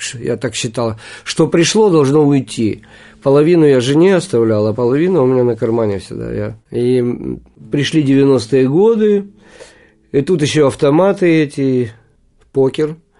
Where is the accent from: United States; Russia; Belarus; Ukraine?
Ukraine; Kyiv; еще с детства, еще с Киева. Я родился на Подоле, потом жил на Батыевой горе в Киеве